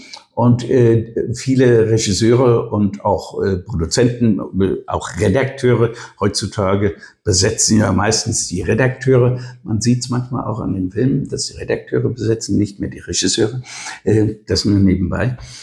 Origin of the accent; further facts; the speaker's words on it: Darmstadt, Hesse, Germany; weil meine mütterlicherseits alles aus Bessungen stammt. Meine Großmutter kommt aus Bessungen. Ich habe also die Hälfte meiner Kindheit auch in Bessungen verbracht.